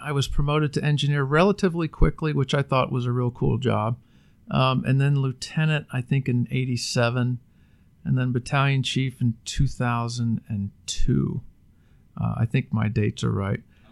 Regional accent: Florida, United States; also born or lived in Washington, D.C.; I was born in Washington, D.C., lived there as an infant, and moved around the country a little bit as my family moved, and ended up in Central Florida. I think it was 1974. Went to elementary, middle, and high school here in Central Florida.

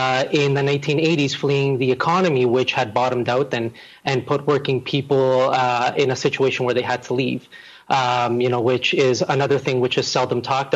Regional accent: Chile; when they find out I'm from Chile, they'll say, "Oh, Chile's well off, right?"

